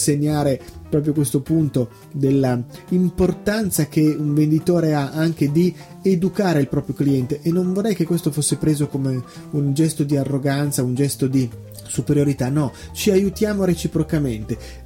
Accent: Milan, Lombardy, Italy; io sono di origini marchigiane, sono milanese, quindi io mi sento F205B, come si dice a Milano, il codice fiscale milanese, ma sì. I nonni erano di Fermo, quindi ho vissuto tanto tempo, tante vacanze lì

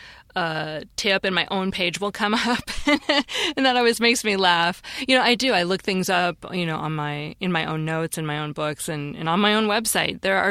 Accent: Seattle, Washington, United States; when I was growing up in Seattle, my mom would say, oh, let's just do a quick and dirty job on these dishes

